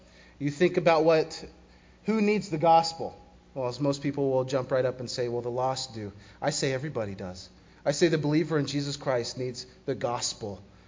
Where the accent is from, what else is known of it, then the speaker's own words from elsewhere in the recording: California, United States; Okay, I'm from California, so work with me a little bit.